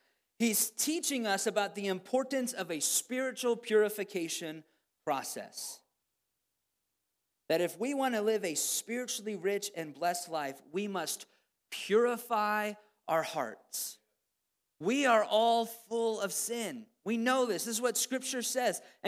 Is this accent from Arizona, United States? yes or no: no; Missouri, United States; because listen, I'm from Southern Missouri, I like fried chicken, right?